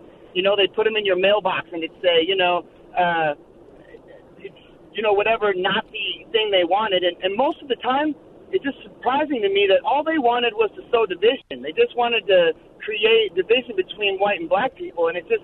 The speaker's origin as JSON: {"language": "English", "region": "Wisconsin", "country": "United States", "tie": "born or raised there", "said": "To me, they just look like these racist Nazis that I grew up with in Wisconsin."}